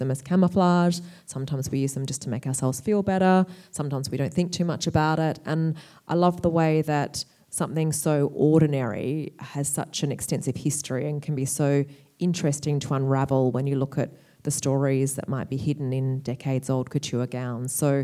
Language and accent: English; Perth, Western Australia, Australia; also born or lived in Melbourne / London; I am from Perth, yes. I've lived in Perth for most of my life, although I have lived in Melbourne and London for a few years in between.